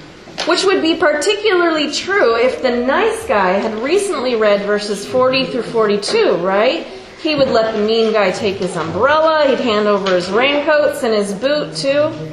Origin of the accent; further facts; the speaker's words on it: California, United States; also born or lived in Kansas; I grew up in California and went through some droughts, so I did learn to appreciate rain.